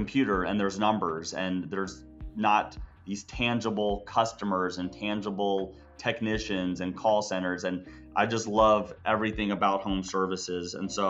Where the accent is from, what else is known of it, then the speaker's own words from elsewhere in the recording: Memphis, Tennessee, United States; So I was born and raised here in Memphis, Tennessee, and went to school in New York City, which was an awesome place to go to college.